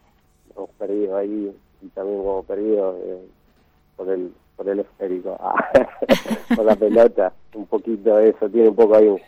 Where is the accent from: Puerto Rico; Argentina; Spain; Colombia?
Argentina; Resistencia, Chaco; Somos de Resistencia, sí, nacimos acá